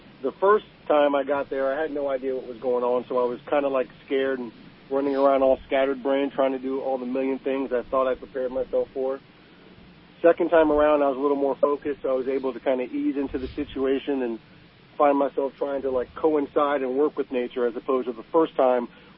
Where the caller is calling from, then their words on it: Georgia, United States; also born or lived in Ohio; We are down here in sunny Georgia. My family and I just recently relocated, so we left Ohio.